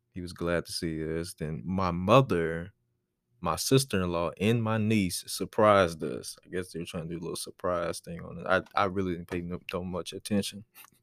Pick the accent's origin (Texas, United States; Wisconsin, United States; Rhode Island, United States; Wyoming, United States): Texas, United States; If you've seen me and my family as visitors, because we're from Texas.